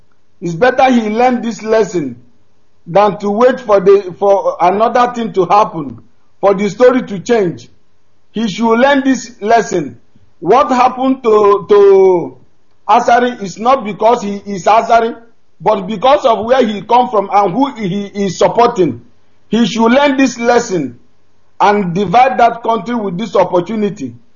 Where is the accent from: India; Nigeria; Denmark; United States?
Nigeria; Weli, Enugu State; now in Indonesia; I'm from Enugu State, from Weli in Enugu State.